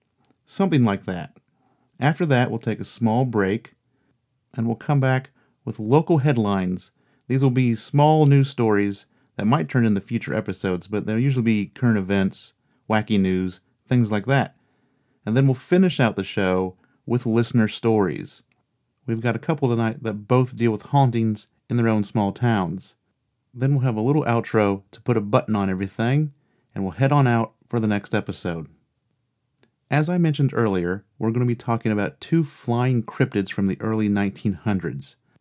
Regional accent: Casstown, Ohio, United States; One is because one of the sightings was in my hometown of Cass-Town, Ohio.

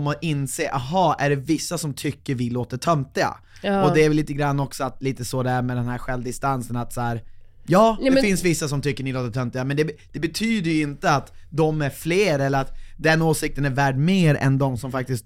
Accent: Vindeln, Västerbotten County, Sweden; Och de är från Vinden, från där jag är från. Och ni som vet, ja, Vinden ligger 5 mil utanför Umeå

